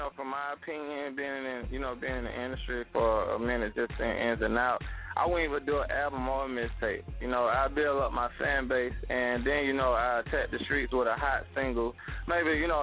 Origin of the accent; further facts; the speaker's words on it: Atlanta, Georgia, United States; By like, from where I'm from Atlanta, we call it have a good face card.